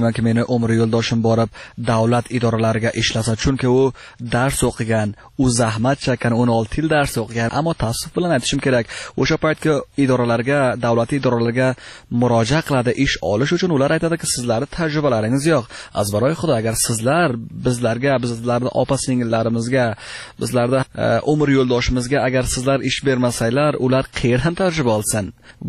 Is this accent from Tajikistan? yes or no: no; Afghanistan; Agar ular bilsaki, ehyonan biz o'zbekmiz, u zamon bizlarni ishga olmaydi-ku.